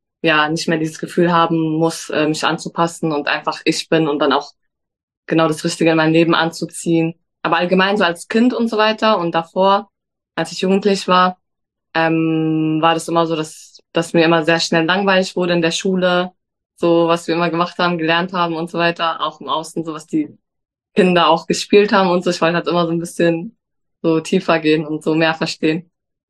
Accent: Berlin, Germany; Ich komme aus Berlin. Bin 31 Jahre jung

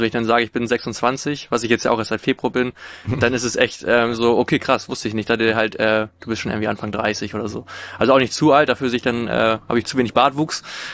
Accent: Tornesch, Schleswig-Holstein, Germany; Ich bin ursprünglich in Tornisch aufgewachsen, das ist beim Kreis Pinneberg.

